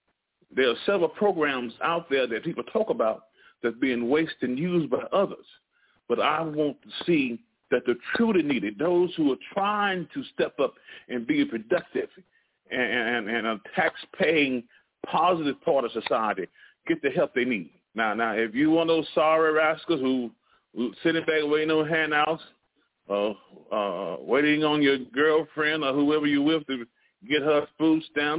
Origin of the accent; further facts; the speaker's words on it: Louisville, Mississippi, United States; I was born and reared in Louisville, Mississippi, so I'm a black American.